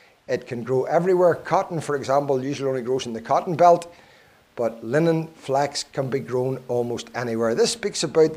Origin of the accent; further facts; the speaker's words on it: Ireland; You know, being an Irish man, I'm fond of Irish linen.